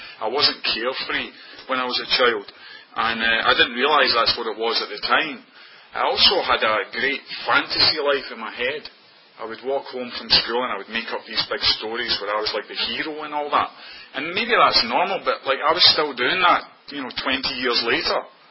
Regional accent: Scotland, United Kingdom; born there; I'm obviously not from Virginia. I was born in Scotland, and I was born into a normal family.

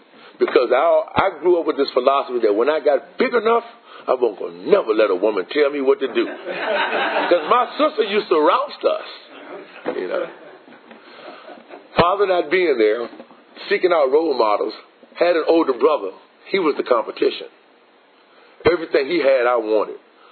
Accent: Richmond, Virginia, United States; I come from the inner city of Richmond. I come from Creighton Court. They call them projects, or in a more general word, I come from the ghetto.

